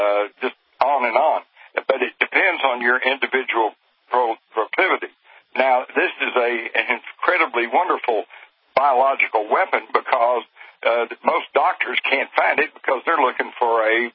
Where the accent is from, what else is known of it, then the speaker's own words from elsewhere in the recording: Texas, United States; Well, you know, come on, I grew up in Texas. We all had guns. We took guns to school sometime.